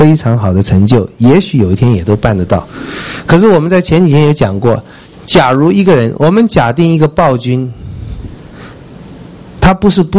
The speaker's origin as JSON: {"language": "Chinese", "country": "China", "said": "尤其我们中国人有儒家传统的，我们不会白占便宜，我们不相信命"}